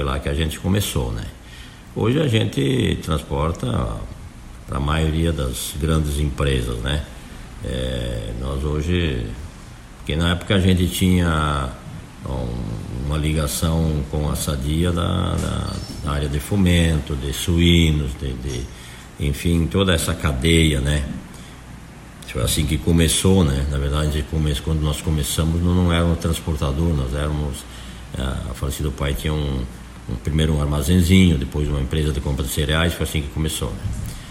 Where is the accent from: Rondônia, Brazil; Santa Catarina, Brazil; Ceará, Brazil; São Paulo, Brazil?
Santa Catarina, Brazil; Palmitos; born there; com meu falecido pai, que veio do Rio Grande do Sul em 1945, eu nasci aqui em Palmitos